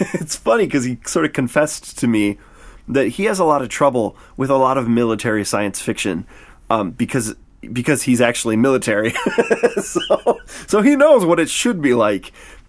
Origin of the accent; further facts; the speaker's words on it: Michigan, United States; now in Iowa, United States; It's where I'm also from. I was born and bred in Michigan. I'm currently in Iowa, so Illinois is right in between.